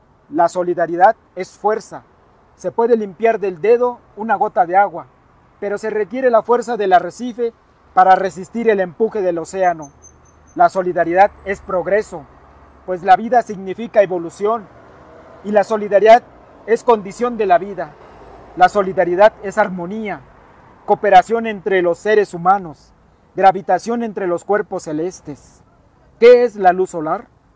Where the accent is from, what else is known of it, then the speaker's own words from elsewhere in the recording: Coyoacán, Mexico City, Mexico; de los Pedregales de Coyoacán